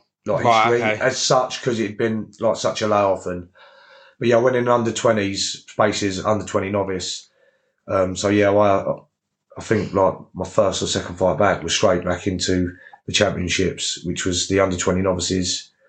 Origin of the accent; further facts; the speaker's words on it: Gillingham, South East England, United Kingdom; like I'm from Gillingham